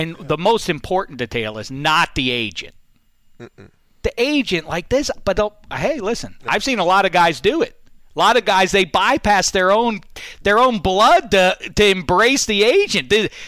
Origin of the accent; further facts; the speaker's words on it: Pittsburgh, Pennsylvania, United States; just like my hometown, Pittsburgh, churns out the Hall of Fame quarterbacks